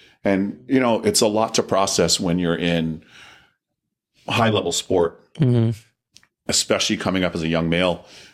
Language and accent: English; Toronto, Ontario, Canada; born there; And then I was born in Toronto.